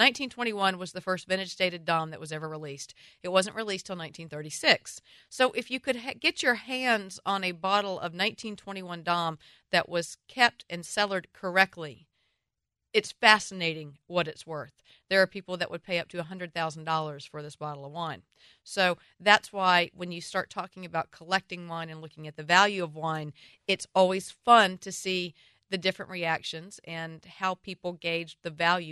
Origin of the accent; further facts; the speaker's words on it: the South, United States; accent: Southern; for those of you who have learned to understand my Southern accent